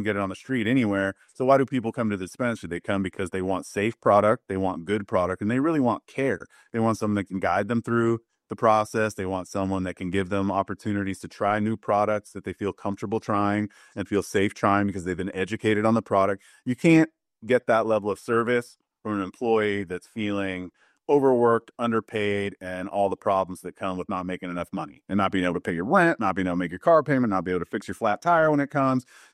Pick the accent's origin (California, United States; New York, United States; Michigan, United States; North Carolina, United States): California, United States; When, you know, I was from the Bay Area, I raised my family in Sacramento.